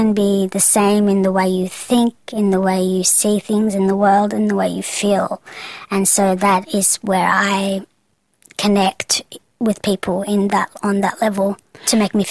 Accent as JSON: {"language": "English", "country": "Australia", "tie": "born or raised there", "said": "I grew up in Australia, predominantly, and I grew up in a very Australian culture, surrounded by different cultures in Australia."}